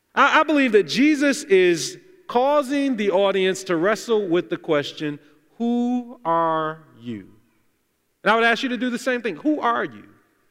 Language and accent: English; Detroit, Michigan, United States; I was definitely more of a city person. I grew up in Detroit, 7 Mile, Illinois area.